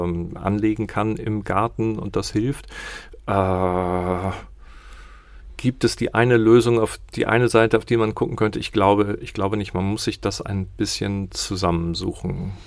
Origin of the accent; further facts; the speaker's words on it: Hamburg, Germany; Ich bin ja Hamburger und ich lebe seit meiner Geburt hier.